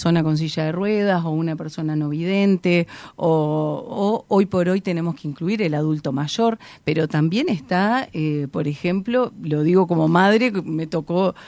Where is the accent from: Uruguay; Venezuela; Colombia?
Uruguay; no nos hace bien a nosotros como uruguayos